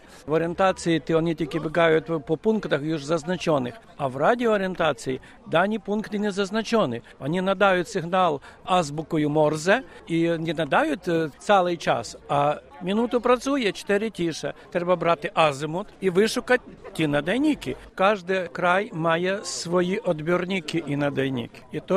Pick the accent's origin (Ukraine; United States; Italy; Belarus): Ukraine; Polish is a second language; Ja jestem trenerem z Łódzka, z Ukrainy.